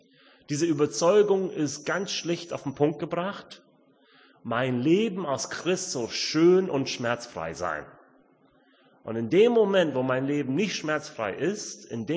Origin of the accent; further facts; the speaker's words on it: Itzehoe, Schleswig-Holstein, Germany; bei uns in unserer Gemeinde in Itzehoe, wo ich herkomme, in unserer Baptistengemeinde